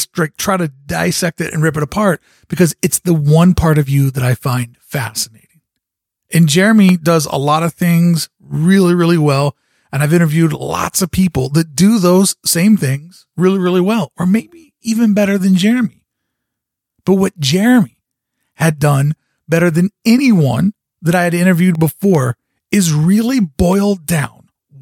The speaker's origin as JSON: {"language": "English", "town": "Louisville", "region": "Kentucky", "country": "United States", "said": "I'm from Louisville, Kentucky. I built my business in Buffalo, New York. I understand the mid-sized market."}